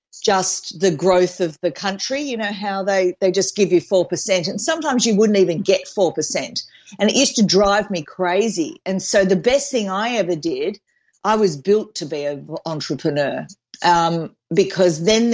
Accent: Sydney, New South Wales, Australia; So I'm born and bred in Sydney, Australia.

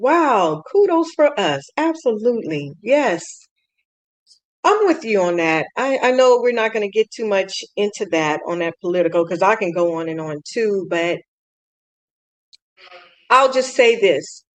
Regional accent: California, United States; I'm from the San Francisco Bay Area and from the East Bay, but I just went to San Francisco yesterday.

